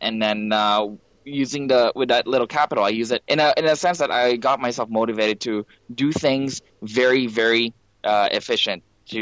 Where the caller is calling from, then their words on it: Toronto, Ontario, Canada; I am calling in from Toronto, Canada. It's just afternoon time here.